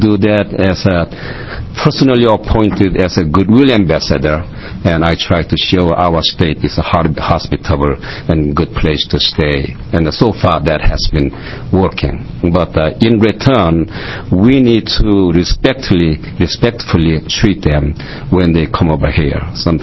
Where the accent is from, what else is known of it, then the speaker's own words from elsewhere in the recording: South Korea; So especially since I'm from Korea, when the Korean delegation high officials coming over here